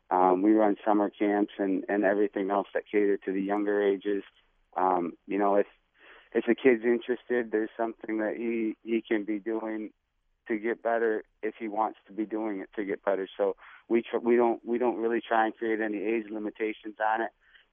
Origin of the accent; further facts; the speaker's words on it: Midland, Michigan, United States; Dan Killian is a guy that I grew up with in Midland.